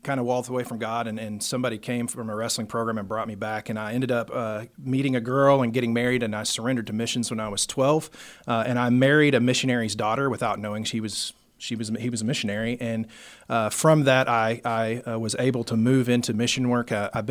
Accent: Oklahoma, United States; I do know what that is, believe it or not. I'm from Oklahoma.

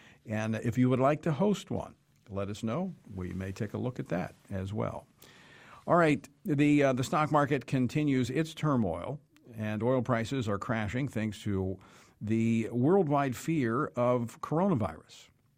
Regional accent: Louisiana, United States; He represents the 5th Congressional District of my home state of Louisiana.

